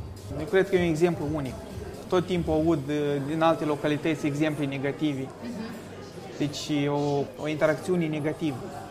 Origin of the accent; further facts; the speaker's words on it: Moldova; oameni buni, noi suntem moldoveni.